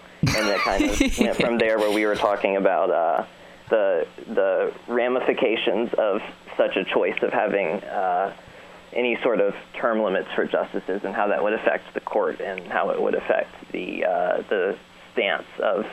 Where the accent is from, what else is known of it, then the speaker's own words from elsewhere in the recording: Richmond, Virginia, United States; I'm from Richmond, Virginia.